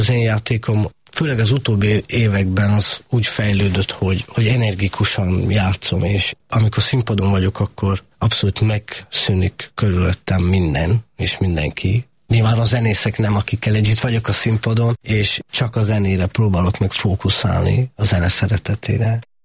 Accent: Rožňava, Košice Region, Slovakia; én zenés családba születtem eleve, Szlovákiába, ugye onnan származom, Felvidékről, Rozsnyóról

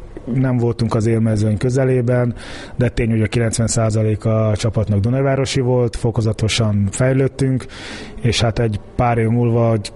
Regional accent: Nigeria; now in Hungary; A focit mindig is szerettem, hisz Nigériában nőttem föl, ott meg nemzeti sport, mint itthon a labdarúgás

